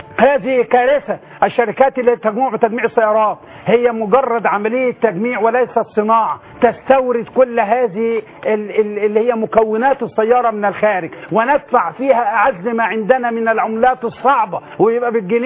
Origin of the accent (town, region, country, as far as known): Egypt